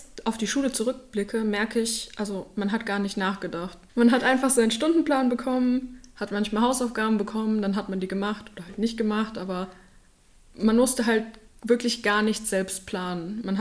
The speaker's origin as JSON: {"language": "German", "region": "Hesse", "country": "Germany", "said": "Und zudem komme ich aus der Nähe von Frankfurt und fand die Skyline schon immer total faszinierend und interessant."}